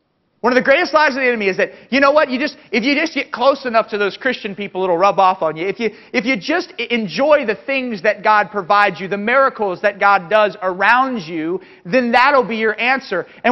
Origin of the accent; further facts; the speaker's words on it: the South, United States; Even though I grew up in the South and I grew up going to church